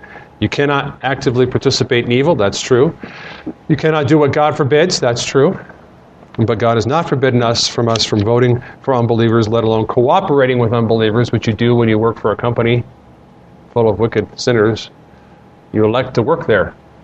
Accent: United States; I'm an American. Not as though Americans are inherently better than Russians or Polish people.

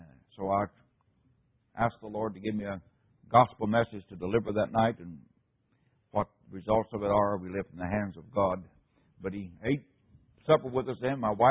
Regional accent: West Virginia, United States; great tragedy in West Virginia. And I can relate to that in a very special way. Not only because it's my home state

